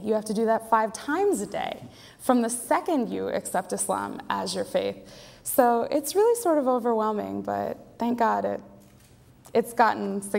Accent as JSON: {"language": "English", "town": "State College", "region": "Pennsylvania", "country": "United States", "tie": "born or raised there", "said": "I grew up here. I've spent my entire life in the vicinity of State College. And I'm fully American and fully Muslim."}